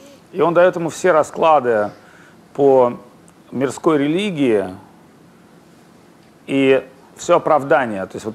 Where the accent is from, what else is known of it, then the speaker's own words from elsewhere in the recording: Saint Petersburg, Russia; жил в депрессивном Петербурге, откуда я родом.